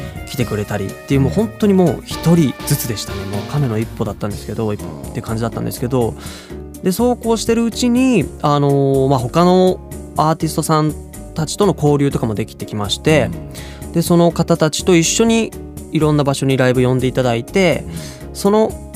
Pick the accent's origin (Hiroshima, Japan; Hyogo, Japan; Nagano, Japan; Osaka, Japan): Osaka, Japan; 地元の大阪駅